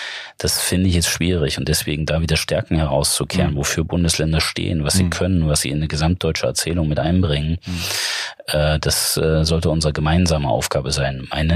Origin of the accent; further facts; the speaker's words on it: Thuringia, Germany; als Thüringer